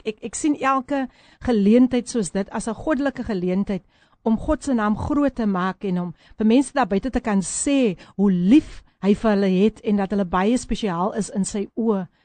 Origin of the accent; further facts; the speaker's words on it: Somerset West, Western Cape, South Africa; ek kom van 'n pragtige plekkie. Dit is my tuisdorp, dis waar ek gebore is, Somerset Wes.